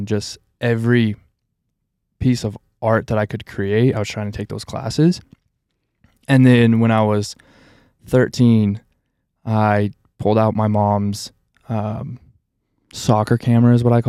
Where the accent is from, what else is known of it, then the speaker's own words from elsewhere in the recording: Idaho, United States; I think born and raised in Idaho.